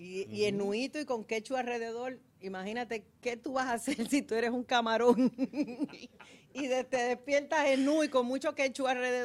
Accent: Dominican Republic; Mi abuela viene de descendencia cubana, tengo todo este Caribe, y me crié en un barrio en la República Dominicana.

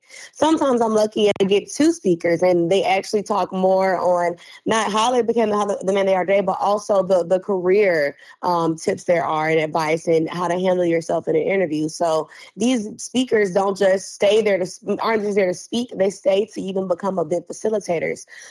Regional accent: Tallahassee, Florida, United States; now in Birmingham, United States; I'm not from Birmingham or Alabama. I'm from Tallahassee, Florida, and I moved here 3 years ago.

